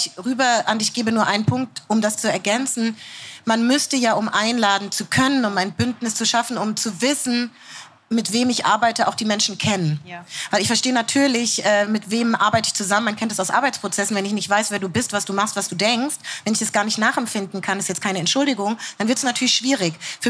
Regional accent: Frankfurt, Hesse, Germany; Wenn ich komme aus Frankfurt am Main.

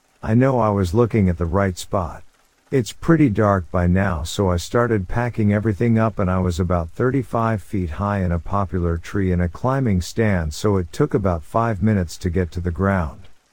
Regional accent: North Carolina, United States; I'm from Western North Carolina in the Blue Ridge Mountains. I'm a deer hunter

